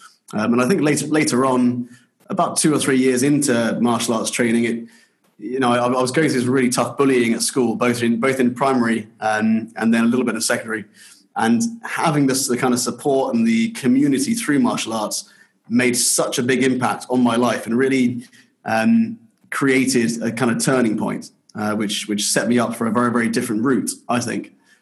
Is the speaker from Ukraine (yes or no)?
no; Aldershot, South East England, United Kingdom; Well, I grew up in Aldershot in the south of the UK, in a military family.